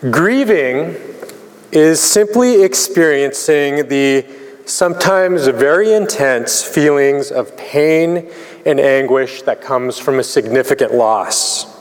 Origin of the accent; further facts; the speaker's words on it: Calgary, Alberta, Canada; I'm Canadian, so there has to be a hockey reference in here.